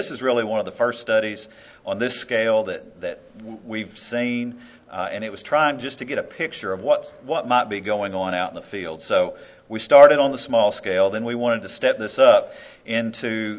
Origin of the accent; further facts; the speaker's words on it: Arkansas, United States; I enjoy floating the streams around Mississippi and where I grew up in Arkansas, not so much like this.